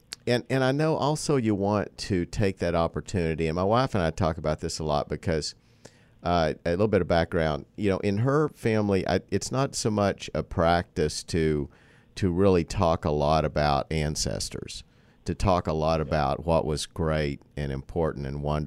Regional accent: Appalachia, United States; Whereas I grew up in Appalachia, and in Appalachia, you know, it's almost ancestor worship

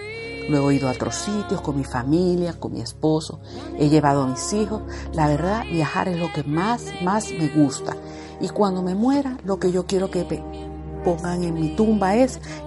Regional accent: Venezuela; En el continente suramericano, nosotros somos de Venezuela

